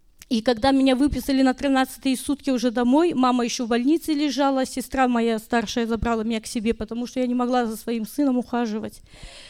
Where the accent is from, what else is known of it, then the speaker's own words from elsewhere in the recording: Ashmyany, Grodno Region, Belarus; Мы из Белоруссии, из города Ашмян. У нас двое детей.